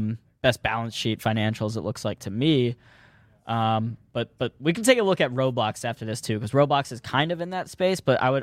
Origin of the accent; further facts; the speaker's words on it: Missouri, United States; I'm from Missouri, so I grew up like going to like the Ozarks.